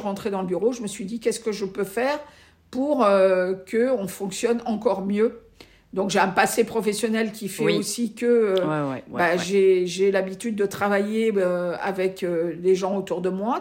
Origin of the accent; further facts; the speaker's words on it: Toulouse, Occitanie, France; moi je suis originaire de Toulouse, donc j'ai une maison près de Carcassonne.